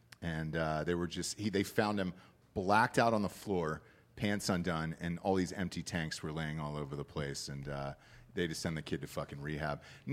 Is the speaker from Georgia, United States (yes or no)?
yes; Georgia, United States; My dentist, because I'm from Georgia, so my dentist was like in a house.